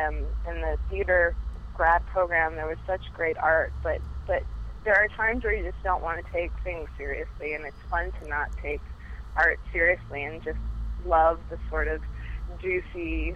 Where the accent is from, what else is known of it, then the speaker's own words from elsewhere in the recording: Iowa, United States; So Hollywood, they started making films in Iowa, which is my home state